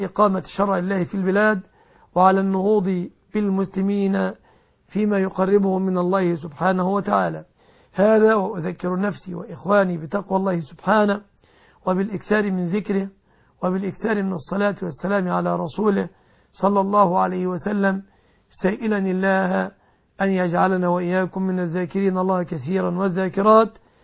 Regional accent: Egypt

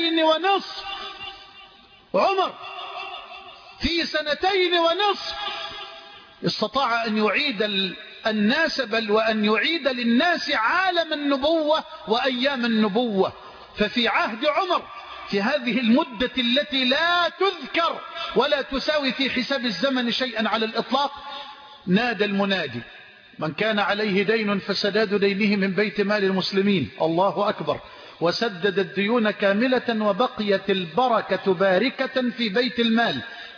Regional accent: Egypt; واجعل بلدنا مصر واحة للأمن والأمان.

